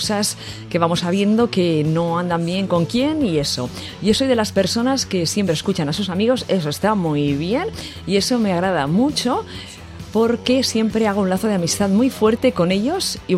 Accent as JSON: {"language": "Spanish", "country": "Mexico", "said": "soy de México y la verdad, me gusta mucho tu programa"}